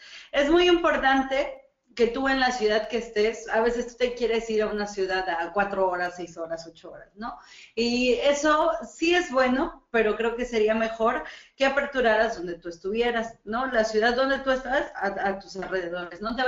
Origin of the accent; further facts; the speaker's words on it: Mexico; now in Lima, Peru; soy mexicana, estoy muy contenta porque ya llevo 3 años viviendo aquí en Perú